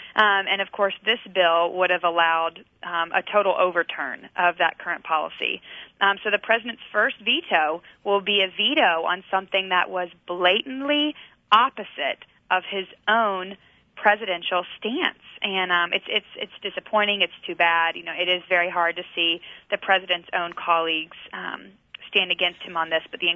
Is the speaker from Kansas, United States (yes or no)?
no; North Carolina, United States; I'm from North Carolina, and I had two members in North Carolina with 100% voting records vote the wrong way